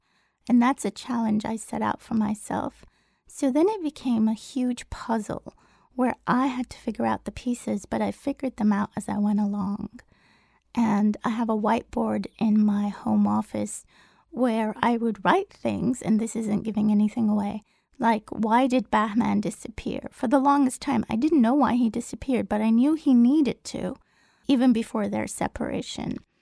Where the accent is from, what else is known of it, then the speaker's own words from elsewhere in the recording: Iran; also born or lived in Turkey / Germany / Kenya; now in United States; Well, I was born in Turkey, but I'm Iranian. My parents are Iranian. Then I lived in Iran for a few years. Then we moved to Hamburg, Germany. I started school there. And then we went to Kenya. And then we went back to Iran and then came to the United